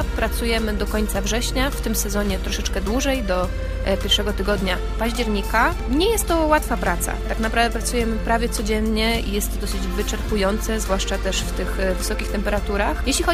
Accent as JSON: {"language": "Polish", "region": "Masovian Voivodeship", "country": "Poland", "lives_now": "Greece", "said": "Nie, nie, jestem całkowicie z środkowej części, jestem z Mazowsza. Możliwe, że ten grecki jakoś już mi wchodzi na język ojczysty."}